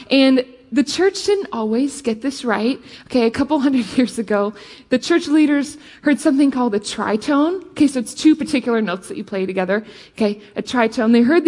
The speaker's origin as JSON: {"language": "English", "town": "Rockford", "region": "Illinois", "country": "United States", "tie": "born or raised there", "said": "I lead worship here, and I grew up right here in Rockford."}